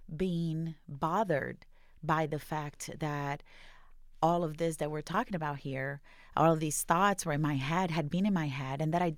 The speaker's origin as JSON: {"language": "English", "country": "Brazil", "tie": "born or raised there", "moved": "as an adult", "lives_now": "Arizona, United States", "said": "I'm from Brazil. I grew up there. I came to this country. I was 25. I've been in Arizona for, it's going to be 7 years this summer."}